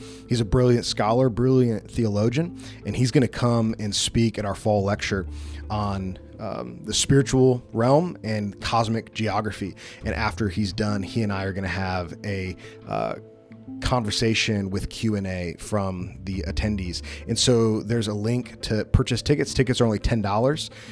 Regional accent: Forest City, North Carolina, United States; here in my hometown of Forest City, North Carolina, not far from Brad's neck of the woods in the upstate of South Carolina.

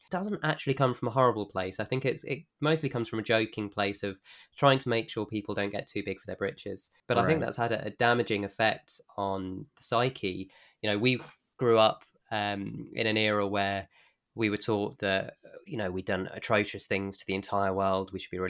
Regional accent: United Kingdom; because obviously for us growing up in Britain in the 90s, American culture was everything to us.

